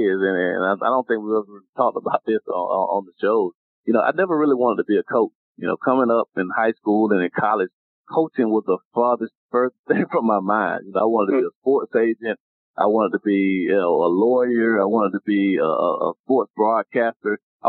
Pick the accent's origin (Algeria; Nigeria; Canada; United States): United States; Quincy, Florida; No, I'm from Quincy, because I think it's important that young kids in Quincy, Florida, you know, a small town of, you know, 7,000-8,000 people, understand that you can be successful coming out of one of the most impoverished places in the state of Florida